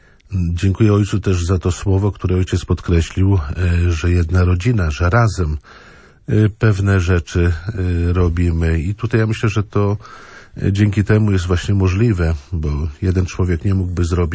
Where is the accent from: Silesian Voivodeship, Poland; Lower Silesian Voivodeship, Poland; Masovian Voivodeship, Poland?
Masovian Voivodeship, Poland; Roguszyn; ja z Roguszyna, ostatnia parafia, Pniewnik.